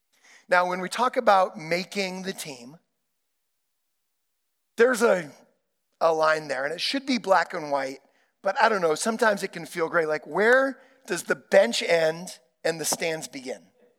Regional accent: Santa Rosa, California, United States; because I grew up in Santa Rosa, and there was no men's volleyball, no, you know, boys volleyball club team, no high school team, none of that stuff.

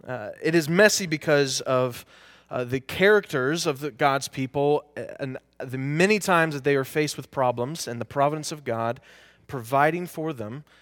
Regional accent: Stillwater, United States; I spent a long time in RUF here at this church, and also I grew up in Stillwater, so it is a pleasure to be back with this community

